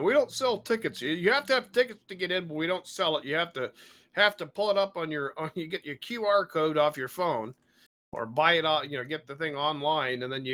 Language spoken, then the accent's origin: English; Alaska, United States; I'm from Alaska. So I had the split second of what the hell jumped out.